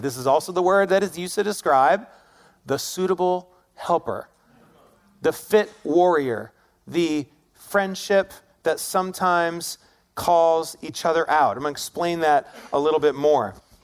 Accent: Syracuse, New York, United States; So glad that I wasn't alone growing up in Syracuse

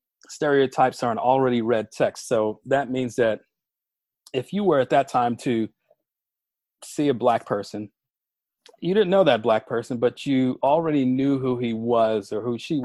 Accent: New York, United States; I growing up in South Jamaica, Queens, my family lived on a block where a corner.

